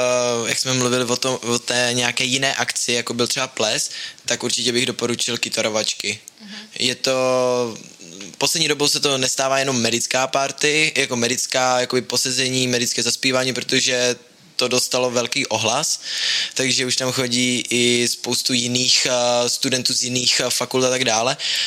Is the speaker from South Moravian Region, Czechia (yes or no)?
yes; South Moravian Region, Czechia; Jo, přesně tak, ale jsem Moravák, takže to se snad počítá.